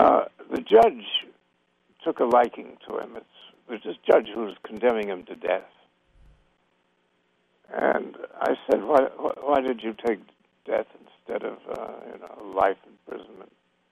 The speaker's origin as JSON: {"language": "English", "town": "Washington", "region": "District of Columbia", "country": "United States", "tie": "born or raised there", "said": "I was brought up in Washington from the day I was born."}